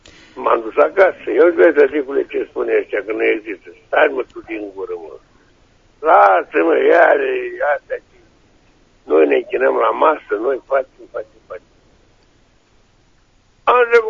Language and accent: Romanian; Brăila, Brăila County, Romania; sunt de la Brăila.